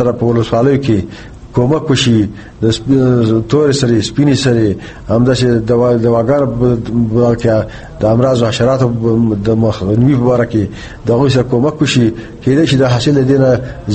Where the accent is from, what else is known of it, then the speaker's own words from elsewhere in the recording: Dara-i-Nur, Nangarhar, Afghanistan; ز شارم درینور